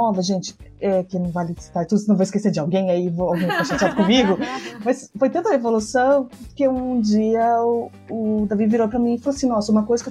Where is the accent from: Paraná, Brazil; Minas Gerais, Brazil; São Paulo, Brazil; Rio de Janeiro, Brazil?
Paraná, Brazil; now in Curitiba, Brazil; Eu não sou daqui de Curitiba, né? Aí cheguei para desbravar aqui a capital, né? E eu, né, vim do interior